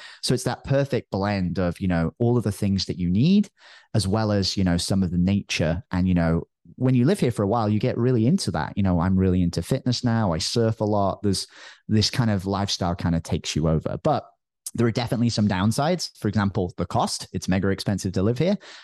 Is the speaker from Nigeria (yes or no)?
no; United Kingdom; now in Costa Rica; Luckily, I'm British, so I don't have to deal with the U.S. government, which makes things easier.